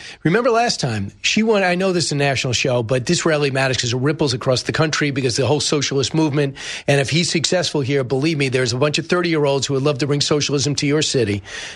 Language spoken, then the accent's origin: English; New York, United States; because I'm from Long Island and local news.